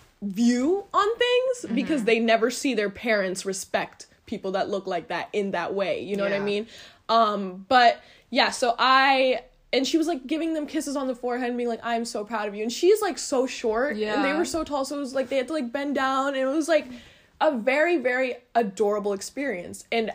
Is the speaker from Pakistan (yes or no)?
yes; Pakistan; born there; My parents, obviously, both born in Pakistan. I was born in Pakistan as well.